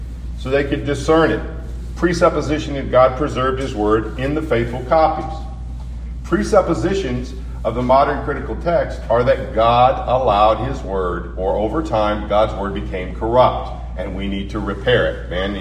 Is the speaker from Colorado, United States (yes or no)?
yes; Colorado, United States; Now, I'm not from Missouri. I'm from Colorado, but my dad was from Missouri.